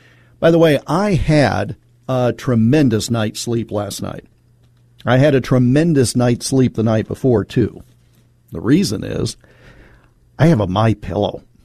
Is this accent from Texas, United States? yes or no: no; Iowa, United States; Todd is making his way to my home state of Iowa